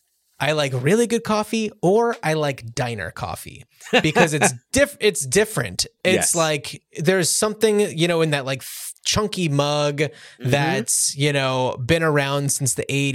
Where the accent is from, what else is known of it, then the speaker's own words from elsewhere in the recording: New Jersey, United States; Well, the Pacific Northwest is a little bit more geographically diverse in that way than where we grew up on the East Coast.